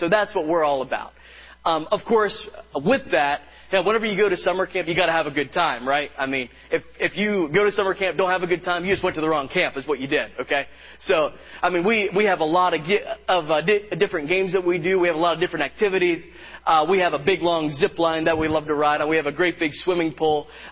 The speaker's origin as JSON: {"language": "English", "town": "Mount Pleasant Mills", "region": "Pennsylvania", "country": "United States", "lives_now": "Spruce Creek, United States", "said": "We are from all the way up in Spruce Creek, Pennsylvania. I am originally from Snyder County, Pennsylvania, Mount Pleasant Mills area."}